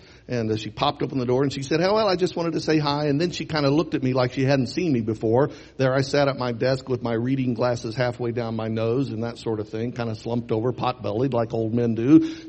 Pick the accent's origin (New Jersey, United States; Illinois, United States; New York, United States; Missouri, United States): Missouri, United States; I've actually lived in Kansas longer than I lived in my home state of Missouri.